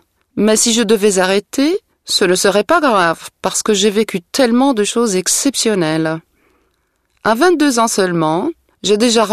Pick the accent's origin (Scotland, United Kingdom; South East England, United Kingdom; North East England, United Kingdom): Scotland, United Kingdom; accent: Scottish; plusieurs fois, on m'a demandé de masquer mon accent écossais.